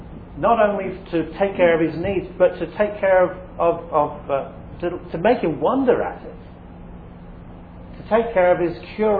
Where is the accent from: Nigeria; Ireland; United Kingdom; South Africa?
United Kingdom; England; now in California, United States; You know, I'm English, and from in England, most people are not Christians, and they'll tell you they're not. And then I moved to California